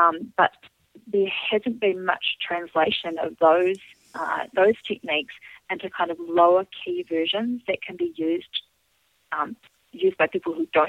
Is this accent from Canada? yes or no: no; New Zealand; now in United States; my home country of New Zealand